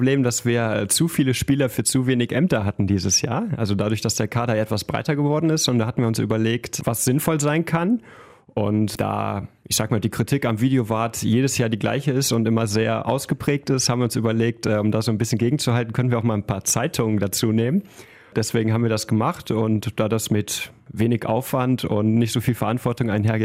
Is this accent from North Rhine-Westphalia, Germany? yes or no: yes; Solingen, North Rhine-Westphalia, Germany; Wir kommen beide aus Solingen, wir fühlen uns der Stadt sehr verbunden, haben unsere Familien hier.